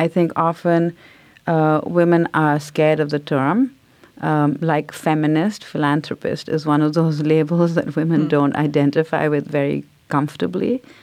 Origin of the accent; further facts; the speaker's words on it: India; growing up in India